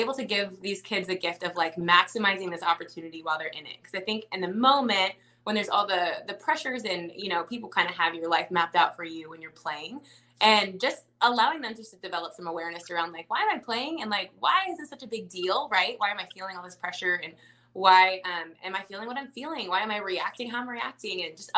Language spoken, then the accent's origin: English; Dallas, Texas, United States; He's from New Mexico and I'm from Dallas.